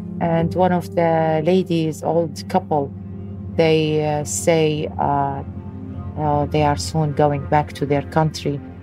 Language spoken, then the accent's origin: English; New Zealand; yes, I am Kiwi. This is my home.